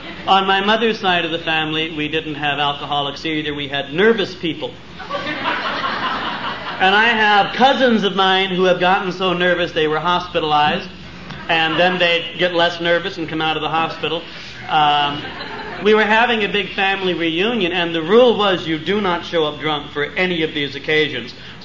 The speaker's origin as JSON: {"language": "English", "region": "California", "country": "United States", "said": "I come from Northern California. I'm 40 years old. I am the youngest of three children."}